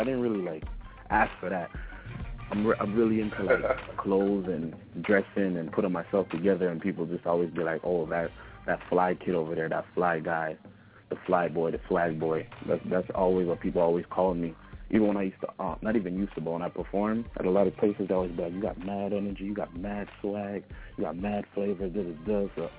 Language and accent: English; Toronto, Ontario, Canada; Oh, I'm from Toronto, Canada, Toronto, Ontario, 416 area code. That's where I'm from.